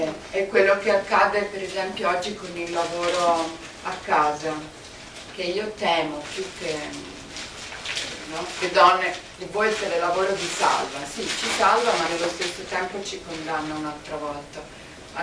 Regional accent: Tuscany, Italy; Io di origine sono toscana

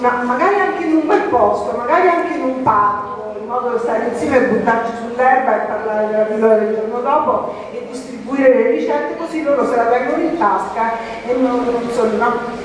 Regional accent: Rome, Lazio, Italy; Io sono di Roma

